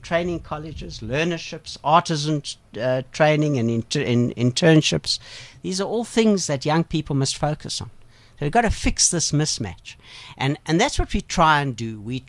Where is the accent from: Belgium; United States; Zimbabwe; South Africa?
South Africa; Klerksdorp, North West; So I come from Klerksdorp.